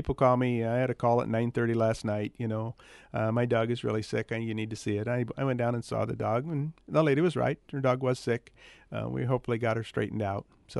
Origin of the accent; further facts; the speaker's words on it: Perry, Iowa, United States; now in Atlantic, United States; We came here. I was not from here. I was from Perry originally.